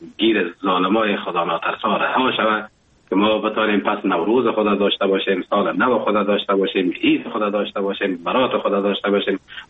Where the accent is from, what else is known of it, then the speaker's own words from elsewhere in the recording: Afghanistan; now in Germany; وقتی زمانی که من از افغانستان بر آمدم به کشور آلمان آمدم